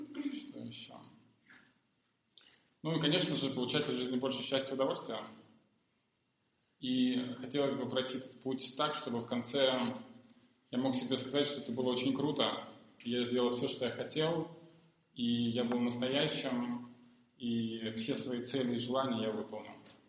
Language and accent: Russian; Kyiv, Ukraine; я из Киева.